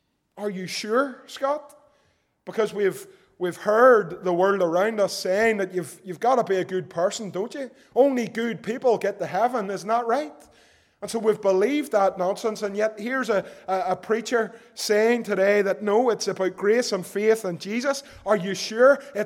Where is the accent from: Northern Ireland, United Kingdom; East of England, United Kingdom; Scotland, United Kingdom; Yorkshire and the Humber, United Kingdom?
Northern Ireland, United Kingdom; Belfast; Once upon a time, growing up in East Belfast